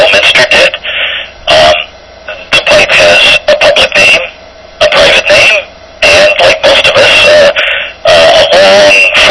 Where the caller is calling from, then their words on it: Ontario, Canada; I'm calling in from Ontario in Canada, just north of Pennsylvania, New York State.